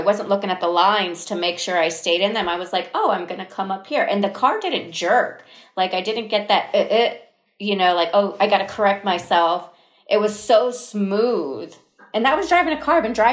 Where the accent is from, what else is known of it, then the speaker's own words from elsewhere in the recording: Florida, United States; I'm from Florida. I had only seen snow twice.